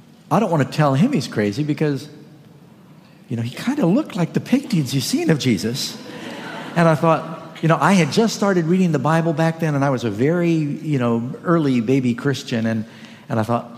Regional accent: California, United States; I hail from Northern California where he originated, the People's Temple there.

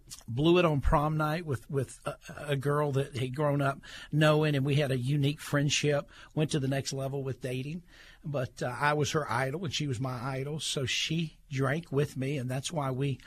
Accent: Clemson, South Carolina, United States; because I grew up in the Clemson area, my all-time childhood dream was to play Clemson football.

